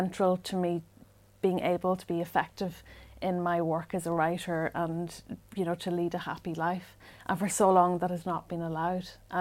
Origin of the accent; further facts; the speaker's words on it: Ulster, Ireland; when I was growing up in Northwest Donegal